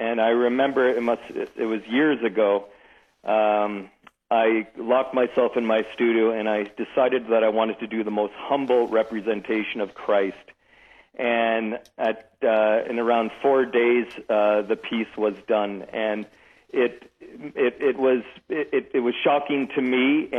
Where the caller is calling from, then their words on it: Waterloo, Ontario, Canada; a smaller studio in Canada near Waterloo, Kitchener-Waterloo area.